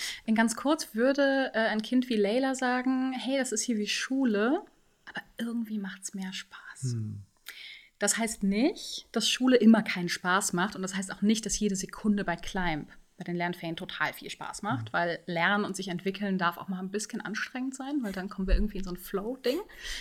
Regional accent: Dortmund, North Rhine-Westphalia, Germany; now in Hamburg, Germany; Ich komme aus Dortmund tatsächlich. Deswegen hat mich gerade dein Dialekt schon voll abgeholt. So in die Heimat, so ein bisschen zumindest daneben. Ich bin jetzt hier in Hamburg schon ein paar Jahre.

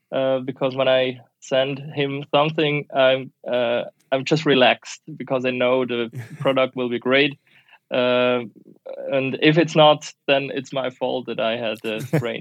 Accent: Switzerland; I'm from Switzerland, a music producer.

